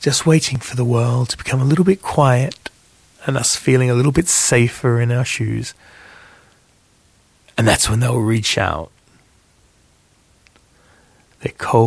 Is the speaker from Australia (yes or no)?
no; United Kingdom; I mean, let's just think about it from being British. That's what we talk about, don't we? We talk about the weather.